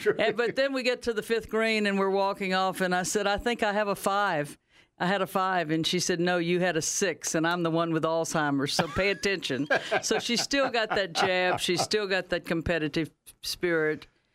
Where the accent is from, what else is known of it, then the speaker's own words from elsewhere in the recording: Louisiana, United States; accent: Cajun; now in Knoxville, United States; And I grew up in South Louisiana. You'll catch a little Cajun in my accent, but that's okay.